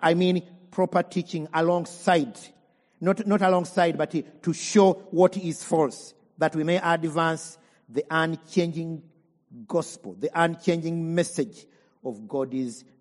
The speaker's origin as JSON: {"language": "English", "country": "Uganda", "said": "I come from Uganda"}